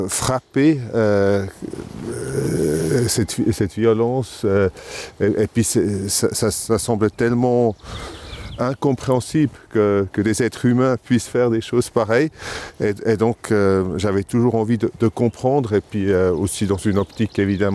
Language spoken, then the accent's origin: French; Aargau, Switzerland; French is a second language; Non, j'ai grandi en Argovie.